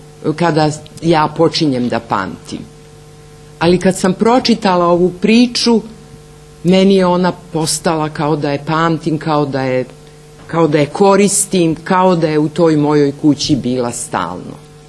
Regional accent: Kosovo; mi smo iz istog kraja, mi smo iz Kosovog luga, mi te slike pamtimo i znamo.

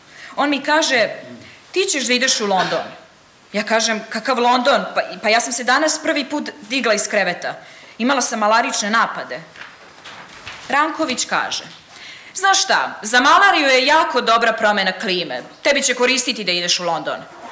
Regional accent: Croatia; born there; first language Hungarian; Serbian is a second language; ja sam rođena u Hrvatskoj. Ja Hrvatica nisam. Moj maternji jezik je mađarski, jer moji roditelji su iz Čakovca, koji je 1918. bio zauzet od Jugoslavije.

